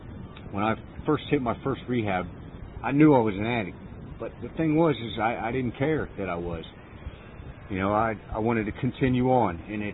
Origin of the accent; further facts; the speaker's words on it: Fort Lauderdale, Florida, United States; moved away as an adult; now in Johnstown, United States; I've been up here about 4 months in Johnstown area, which is Lower Mountain Highlands. And I'm from Florida, Fort Lauderdale, born and raised.